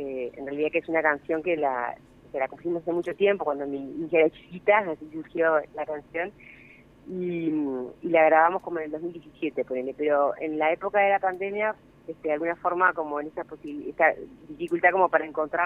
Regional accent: Canelones, Uruguay; pero los demás y las demás somos de Canelones.

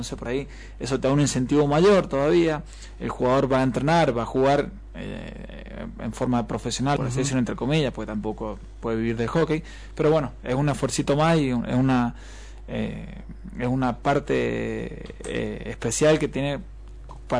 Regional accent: Mendoza, Argentina; 9 son sanjuaninos, soy el único mendocino.

